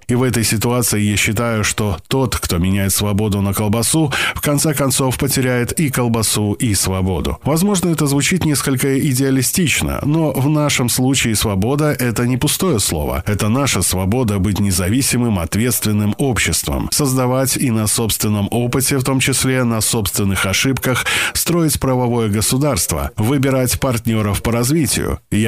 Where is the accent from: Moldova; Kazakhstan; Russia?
Moldova; Criuleni, Criuleni District; Совсем недавно в городе Криулень, откуда я родом, был открыт первый парк солнечных батарей